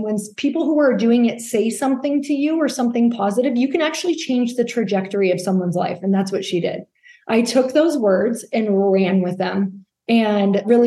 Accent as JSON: {"language": "English", "region": "Midwest", "country": "United States", "said": "You guys, I'm from the Midwest. I really didn't travel. I didn't even know what East Coast people were like."}